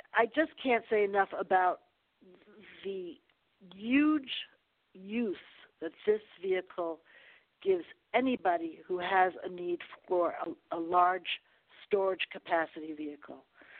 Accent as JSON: {"language": "English", "region": "New York", "country": "United States", "tie": "born or raised there", "said": "I'm, as you know, I'm born and bred in New York."}